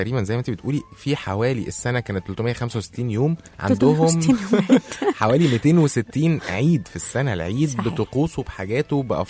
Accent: Egypt; احنا مش بنتكلم عربي، احنا بنتكلم مصري.

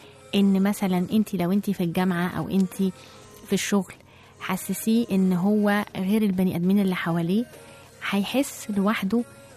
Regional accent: Egypt; بس هو هنا عندنا في مصر وعندنا في البلاد العربية كلها

